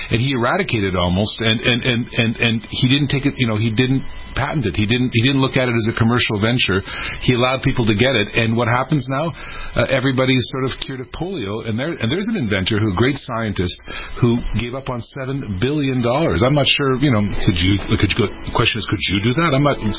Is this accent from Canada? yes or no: yes; Canada; now in United States; I came from Canada. So I was born in Canada. Then I moved down here. I emigrated and became an American taxpayer, and I love it down here.